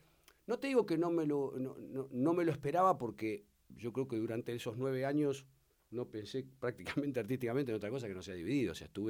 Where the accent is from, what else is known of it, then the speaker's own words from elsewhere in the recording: Buenos Aires Province, Argentina; soy de provincia de Buenos Aires, las zonas son más o menos la misma, Palomar, Hurlingham, Ramón Mejía